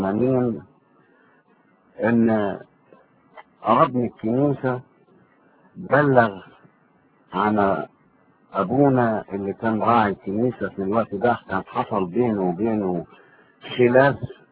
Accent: Damietta, Damietta Governorate, Egypt; also born or lived in Kafr el-Sheikh; now in Cairo, Egypt; ومما اضطرني أنا إن أنا أتنقل من دمياط وأروح كفر الشيخ، ومن كفر الشيخ اتنقلت إلى القاهرة وسكنت في عين شمس

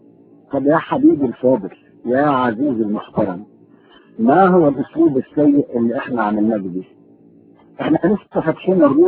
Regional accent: Egypt; يعني احنا في بلادنا في مصر والحتت ديت البلاد اللي احنا عشنا فيها

